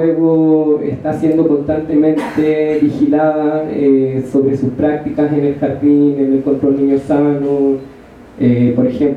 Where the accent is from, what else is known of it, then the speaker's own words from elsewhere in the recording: north, Chile; yo soy del norte de Chile